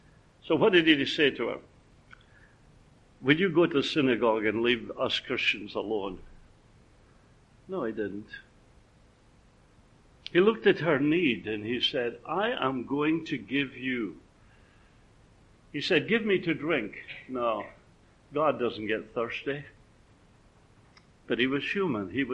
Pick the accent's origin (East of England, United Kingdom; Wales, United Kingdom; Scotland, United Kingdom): Scotland, United Kingdom; And being a Scotsman, I got it without paying for it.